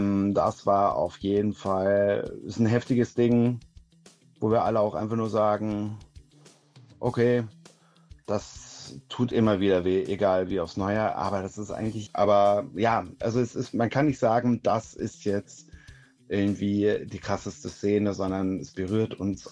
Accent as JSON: {"language": "German", "town": "Krefeld", "region": "North Rhine-Westphalia", "country": "Germany", "tie": "born or raised there", "said": "in Krefeld, das ist meine Heimatstadt"}